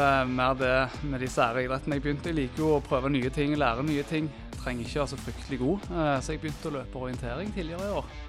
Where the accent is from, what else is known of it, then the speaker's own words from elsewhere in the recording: Stavanger, Rogaland, Norway; Jo, jeg en kar på 40 år, far til to. Bosatt I Stavanger, fra Stavanger, som kanskje dialekten min røper.